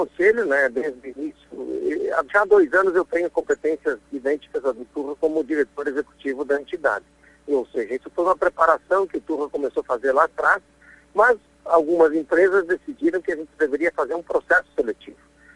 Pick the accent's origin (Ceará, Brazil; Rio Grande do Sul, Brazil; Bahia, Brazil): Rio Grande do Sul, Brazil; Marau; nós, eu e o Turra, que somos de Marau, que conhecemos a origem, vivemos a avicultura na veia